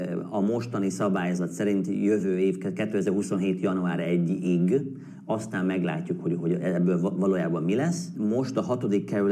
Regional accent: Australia; Hungarian is a second language; now in England, United Kingdom; itt Angliában, Ausztráliában, ugye ahonnan származom, Ausztrália

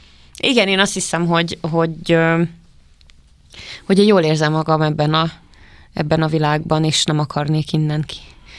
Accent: Hungary; úgy érzem, hogy kozmopolita lettem, viszont külföldön túl magyar vagyok, itthon meg túl nem magyar, tehát túl külföldi vagy, nem tudom.

